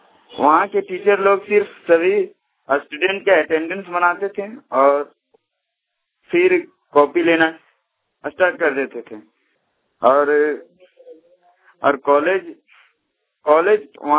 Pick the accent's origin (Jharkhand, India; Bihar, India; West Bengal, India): Jharkhand, India; Giridih; now in Hazaribagh, India; मैं जम्मू डिस्ट्रिक्ट गिरिडीह से हूँ।